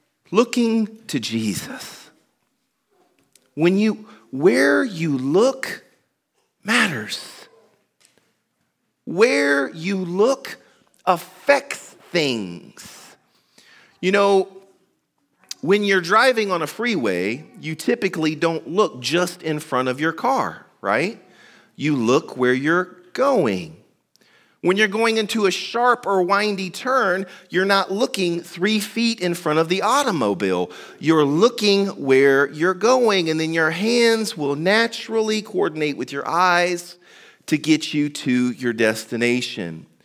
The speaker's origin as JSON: {"language": "English", "region": "Tennessee", "country": "United States", "said": "Now, I'm from Tennessee, and right next to Tennessee is Kentucky, so I'm very familiar with the Kentucky Derby."}